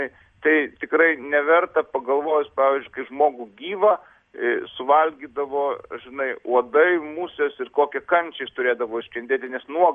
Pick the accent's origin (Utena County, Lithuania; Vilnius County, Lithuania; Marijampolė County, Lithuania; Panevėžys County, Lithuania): Utena County, Lithuania; Molėtai; Aš, žinai, esu kilęs iš Molėtų parapijos